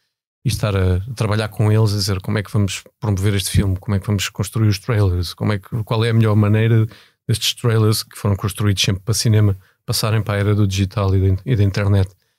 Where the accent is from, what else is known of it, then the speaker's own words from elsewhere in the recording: Portugal; moved away as an adult; eu fiz toda a minha vida em escolas públicas, incluindo a universidade, saí de Portugal relativamente novo